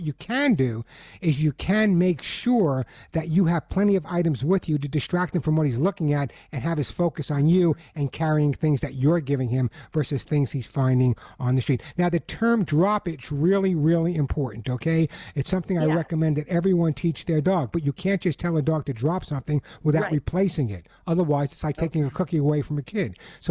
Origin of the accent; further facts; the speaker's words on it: Oceanside, New York, United States; I grew up on Long Island, a small town on Long Island called Oceanside. And I spent my entire childhood on the beach.